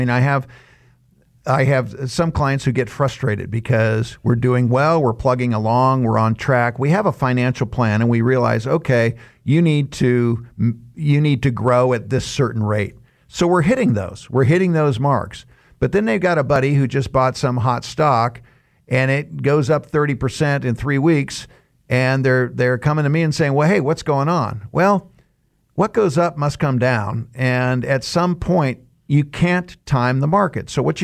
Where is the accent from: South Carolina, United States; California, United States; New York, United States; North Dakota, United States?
California, United States; Sacramento; I grew up in Sacramento, California.